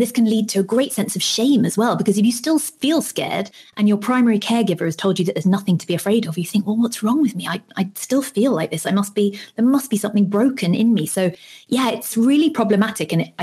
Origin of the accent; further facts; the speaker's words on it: United Kingdom; I'm British